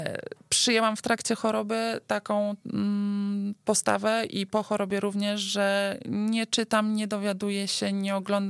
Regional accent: Warsaw, Masovian Voivodeship, Poland; mamy dwie, które jesteśmy oboje warszawiakami

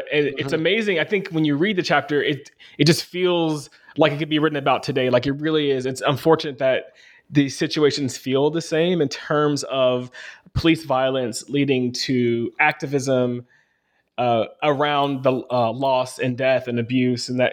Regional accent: Arkansas, United States; growing up in Arkansas and seeing Confederate flags pretty regularly, especially on people's cars

